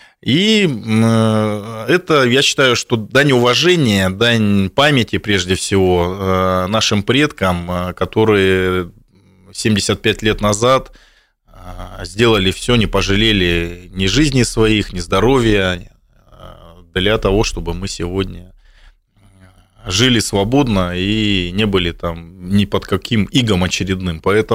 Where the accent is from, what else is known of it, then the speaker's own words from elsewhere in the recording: Siberia, Russia; мы сибиряки, я имею в виду.